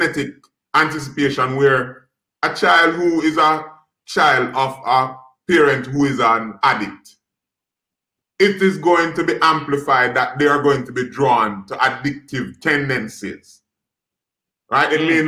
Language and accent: English; Jamaica; I'm from Jamaica. I am Jamaican.